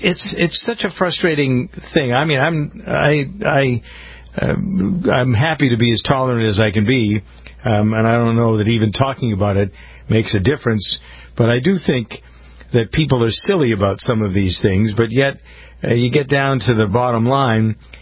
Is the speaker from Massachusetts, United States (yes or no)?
yes; Boston, Massachusetts, United States; although I'm from the Boston area, I know how racist Boston is.